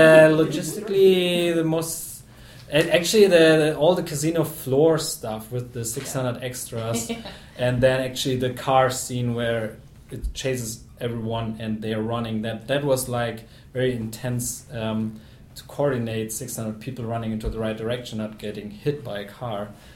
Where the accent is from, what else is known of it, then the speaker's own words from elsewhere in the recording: Germany; Yeah, I'm from Germany. Okay. I live in Berlin. I'm a German director